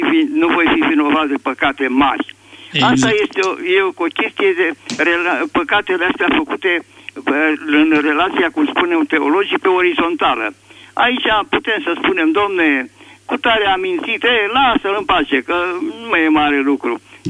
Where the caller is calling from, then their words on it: Tulcea, Tulcea County, Romania; Sunt din Tulcea.